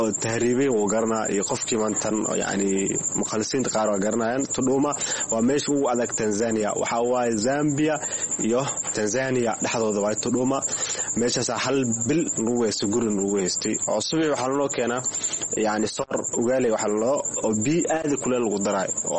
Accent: Mogadishu, Banaadir, Somalia; now in Dadaab, Kenya; waxaan ka imaaday Soomaaliya, khaasatan Hamar, xaafadnagadegna waxaa waaye Saybiano.

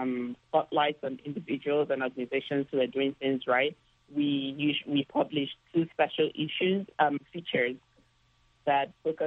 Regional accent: Nigeria; When I was young growing up in Nigeria

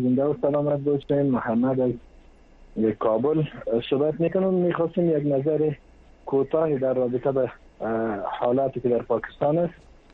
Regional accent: Afghanistan; چون ما افغان هستیم و در ضمیر و وجدان ما همچون مزیریت و همچون مسئله وجود ندارد

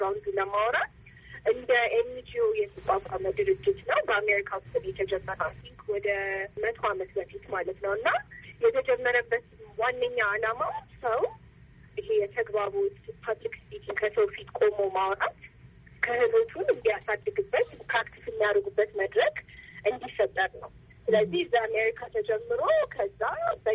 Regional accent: Addis Ababa, Ethiopia; አዲስ አበባ ነው ተወልጄ ያደኩት።

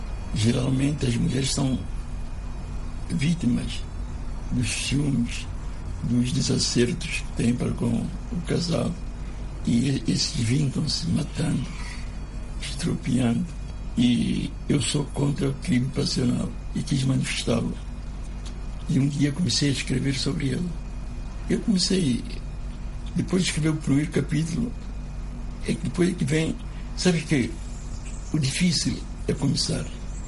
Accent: Reboque, Água Grande, São Tomé & Príncipe; Tinha uma grande relação com o livro, porque fui criado no Reboque com meus pais.

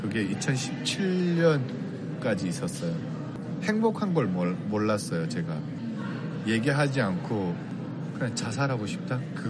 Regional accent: North Korea; 제가 솔직히 북한을 가보려고 그냥 생각 없이 그냥 행동으로 옮겼어요. 제 고향 땅에까지 가려고

